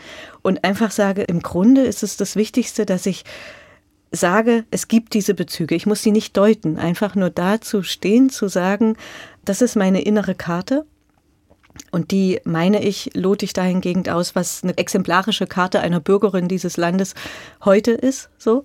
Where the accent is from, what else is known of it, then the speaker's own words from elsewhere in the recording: Wutha, Thuringia, Germany; born there; Aber wenn ich mal einen anderen Thüringer Ort nehme, nämlich der, wo ich geboren bin, da ist es für mich etwas, was mich immer noch beschäftigt, wenn ich dort bin. Das ist Wutha in der Nähe von Eisenach.